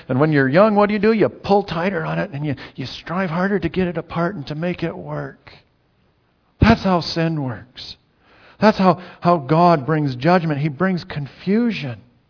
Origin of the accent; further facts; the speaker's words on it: United States; now in New Zealand; as an American, I have different words that I use in English than you do. In New Zealand.